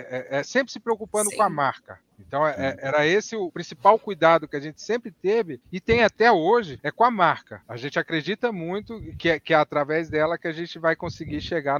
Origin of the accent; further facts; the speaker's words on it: Brasília, Federal District, Brazil; Não, porque lá em Brasília, a gente é de Brasília